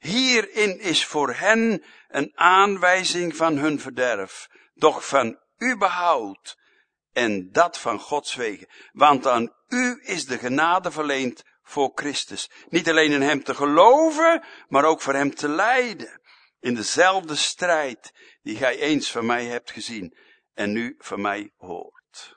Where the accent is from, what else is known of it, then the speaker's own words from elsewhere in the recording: Hardinxveld, South Holland, Netherlands; born there; 1 in Almere en 1 in Hardingsveld, mijn geboorteplaats.